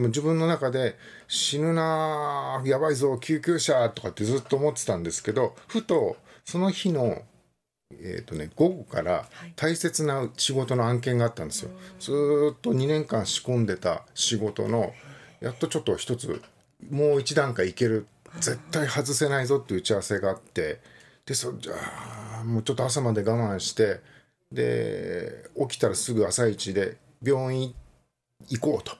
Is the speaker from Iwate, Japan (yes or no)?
no; Saitama, Japan; 私、埼玉出身で、東京の方でずっと働いてたんですけど、